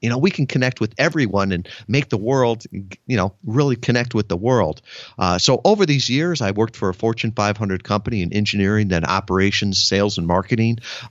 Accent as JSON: {"language": "English", "region": "Midwest", "country": "United States", "tie": "born or raised there", "said": "I grew up in the Midwest and then had the opportunity to go to the U.S. Naval Academy, see the entire world."}